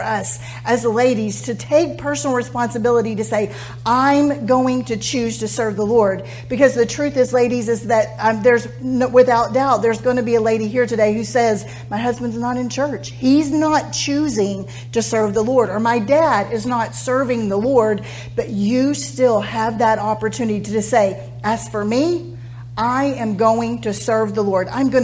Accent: United States; I think that we, as American women, and I don't know about the other women of the world

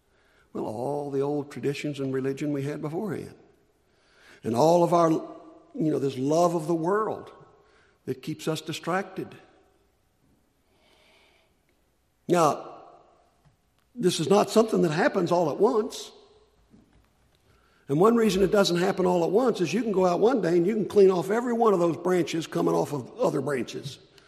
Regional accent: United States; Now, I'm not ashamed as an American, and I understand if he's been pleased to let me have it. But we Americans have no right to complain, none of us.

